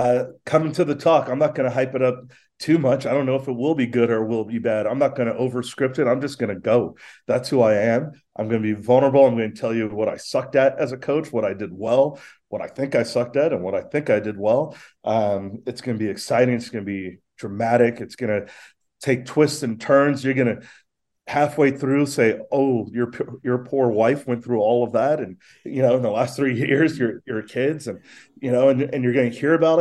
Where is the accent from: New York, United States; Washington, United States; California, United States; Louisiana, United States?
California, United States; Los Angeles; You know, I grew up in Los Angeles playing basketball.